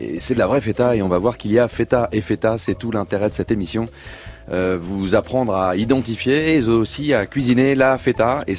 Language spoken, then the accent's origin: French; Greece; accent: Greek; French is a second language; Excusez-moi, bon, mon accent grec, on va essayer de s'y faire pendant toute l'émission.